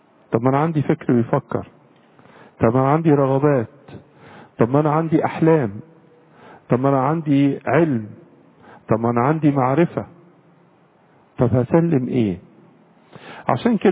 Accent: Egypt; بالنسبة لنا كمصريين

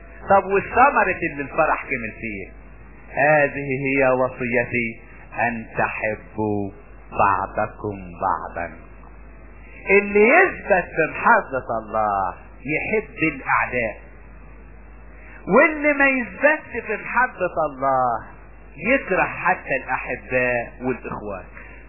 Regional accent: Asyut, Asyut Governorate, Egypt; عندنا في اسيوط في حد الزعف وهم بيبيعوا الزعف

